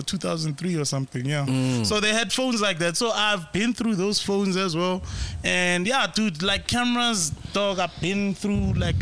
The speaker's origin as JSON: {"language": "English", "country": "Malawi", "said": "I'm from Malawi."}